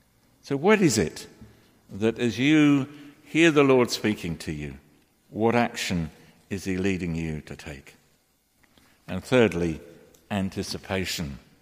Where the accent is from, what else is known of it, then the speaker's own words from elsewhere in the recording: London, United Kingdom; Barbara and I come from the East End of London.